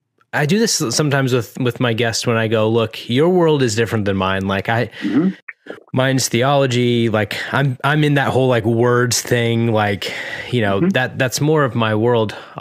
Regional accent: Florida, United States; I keep getting distracted by the … dinosaur since I'm from Florida.

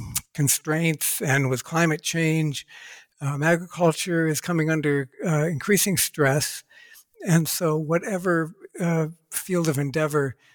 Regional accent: Ohio, United States; I was born and raised in Ohio, USA. Grew up on a little patch of land between two industrial areas

